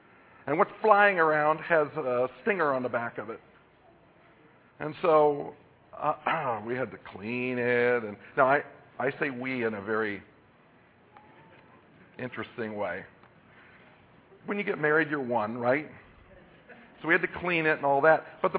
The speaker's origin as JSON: {"language": "English", "region": "Iowa", "country": "United States", "said": "I'm from Iowa. We get plenty of snow."}